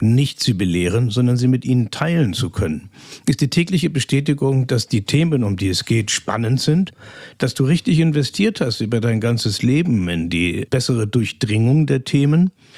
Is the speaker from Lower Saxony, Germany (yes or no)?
no; Kiel, Schleswig-Holstein, Germany; born there; Ich komme ursprünglich aus Kiel. Ich bin in Kiel, in Schleswig-Holstein geboren. Meine Eltern waren allerdings, meine Mutter aus Schleswig-Holstein, aber mein Vater war aus Siebenbürgen.